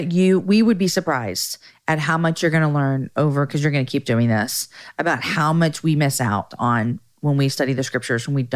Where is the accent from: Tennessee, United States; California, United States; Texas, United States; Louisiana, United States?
Texas, United States; I also loved when she was talking about the Texas butcher that she met because, you know, I'm a Texan